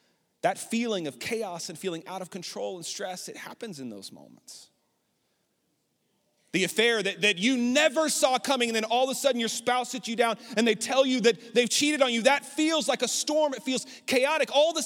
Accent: Lubbock, Texas, United States; now in Abilene, United States; I grew up in Lubbock, so we had tornadoes quite a bit.

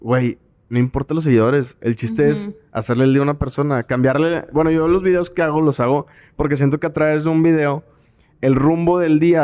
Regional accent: Monterrey, Nuevo León, Mexico; Sí, soy de Monterrey.

